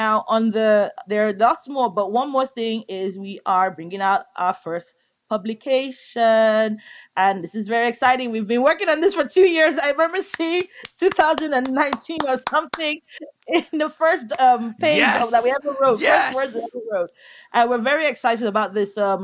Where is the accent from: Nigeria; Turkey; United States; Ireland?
Nigeria; also born or lived in England; And home for me, yes, is England, but it's also, I mean, I grew up in Nigeria, you know, for at least a quarter of my life.